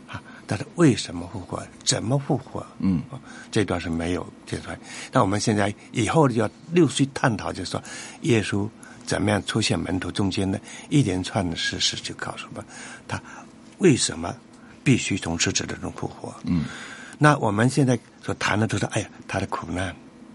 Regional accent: China

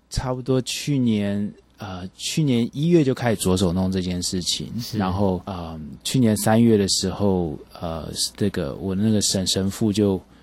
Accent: Taiwan; also born or lived in United States; 我是在美国，我们在美国念

